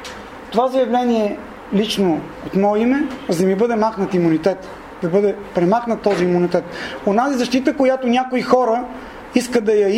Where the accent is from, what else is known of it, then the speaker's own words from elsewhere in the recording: Pernik, Pernik Province, Bulgaria; От Перник съм, зъболекар съм.